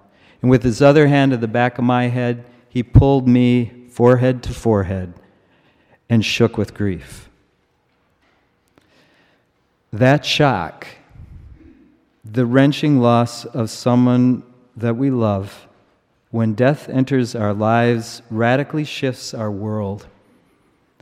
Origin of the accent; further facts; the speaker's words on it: Minnesota, United States; moved away; I come from Minnesota, moved here in 2012, and Minnesota's a fairly large state.